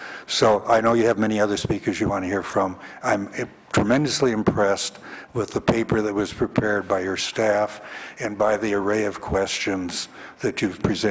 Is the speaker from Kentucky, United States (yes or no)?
no; San Jose, California, United States; I'm from San Jose. I'm the retired principal planner for Santa Clara County